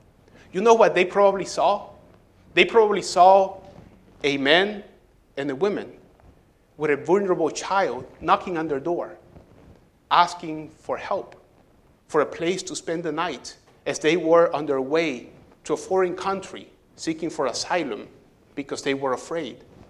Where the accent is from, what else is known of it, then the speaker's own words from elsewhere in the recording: Puerto Rico; accent: Puerto Rican; That is French with my Puerto Rican accent.